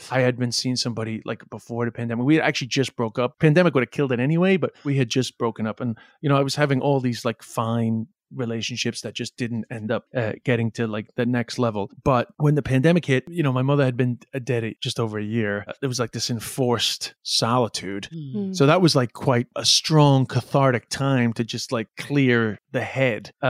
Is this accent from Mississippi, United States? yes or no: no; Flushing, New York, United States; also born or lived in China; So originally I actually moved back. I'm from Flushing, Queens.